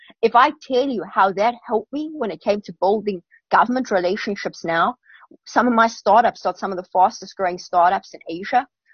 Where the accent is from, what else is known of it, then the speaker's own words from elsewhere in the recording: Pretoria, Gauteng, South Africa; And I grew up in Pretoria